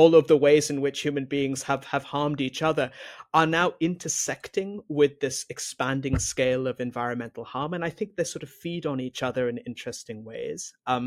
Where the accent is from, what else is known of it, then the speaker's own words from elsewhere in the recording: Singapore; I grew up in Singapore.